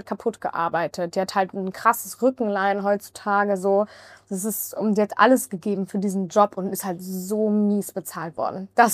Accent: Germany; born there; ich bin gebürtige Deutsche

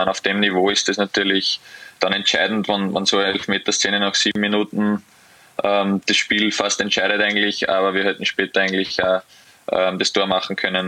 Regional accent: Austria; vor allem bei uns in Österreich sind sie jetzt, glaube ich, ein bisschen, wie soll ich sagen, unter Druck

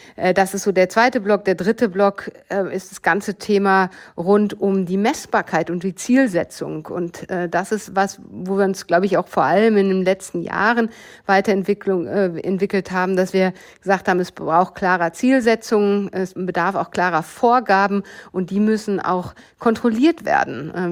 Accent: Bochum, North Rhine-Westphalia, Germany; Ja, ich bin groß geworden im Ruhrgebiet, in Bochum und damit in einem Umfeld, was aus meiner Erinnerung sehr gemischt war.

